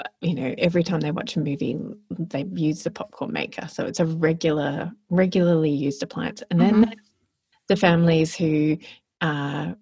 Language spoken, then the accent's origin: English; Melbourne, Victoria, Australia; And I know where that's filmed in Melbourne. Aww. That's how much I love my hometown.